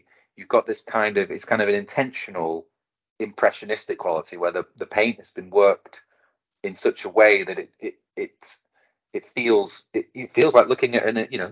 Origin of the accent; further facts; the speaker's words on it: England, United Kingdom; I'm from that part of the world, but I am unfortunately English, and so my ability and grasp of those languages is very limited.